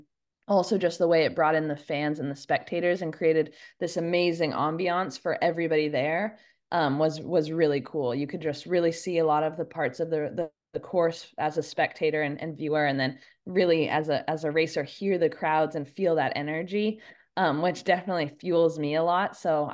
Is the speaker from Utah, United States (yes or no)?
yes; Park City, Utah, United States; I know I started first grade there. So first grade all the way through Park City High.